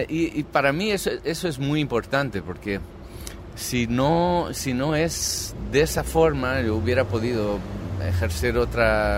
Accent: Brazil; Spanish is a second language; Es triste constatar que nuestro único consuelo como brasileños es este, pero que en Brasil la cosa es muy fea

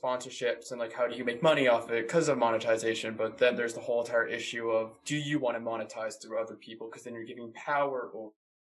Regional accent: Boston, Massachusetts, United States; also born or lived in North Carolina; now in Glasgow, United Kingdom; like I come from Boston. I've lived in North Carolina. I now live in Glasgow. I've been around the world.

